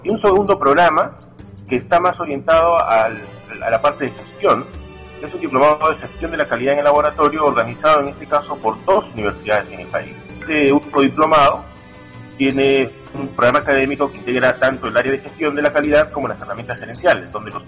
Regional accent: Peru; es cierto que en mi país, Perú, existe esta necesidad aún de capacitación

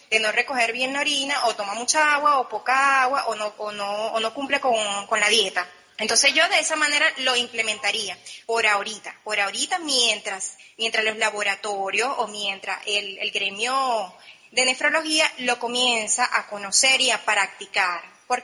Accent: Cumaná, Sucre, Venezuela; yo soy de Cumaná y inmediatamente que yo me gradué comencé a trabajar en un laboratorio

